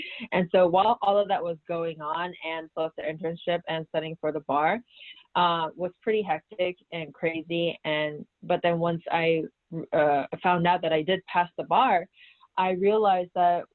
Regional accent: Baltimore, Maryland, United States; I am from the Baltimore area. I live right in between D.C. and Baltimore.

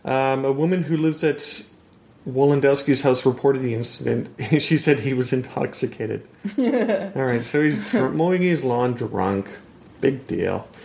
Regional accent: Montreal, Quebec, Canada; born there; I was born in Montreal.

